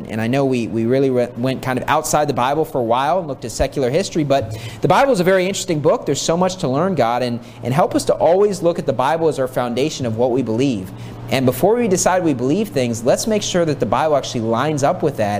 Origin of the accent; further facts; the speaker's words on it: United States; Yes, I'm from America. That's, you grow up speaking English. We're Americans. We speak English.